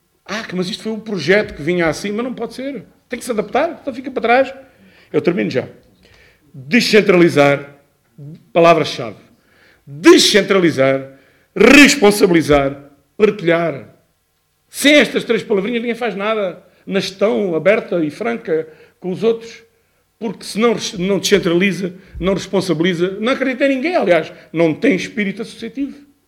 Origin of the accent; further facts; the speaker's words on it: Peixão, Portugal; Sou de Peixão.